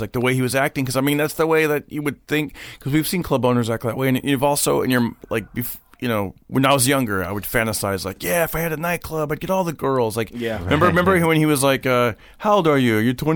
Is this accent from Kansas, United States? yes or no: no; Fresno, California, United States; because I grew up in Fresno, I started in, you know, in San Francisco doing my comedy